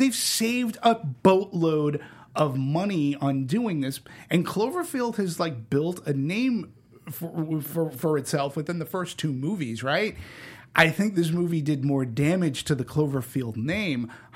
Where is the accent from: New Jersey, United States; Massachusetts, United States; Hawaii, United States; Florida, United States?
Massachusetts, United States; Boston; Simmered down. I'm from Boston.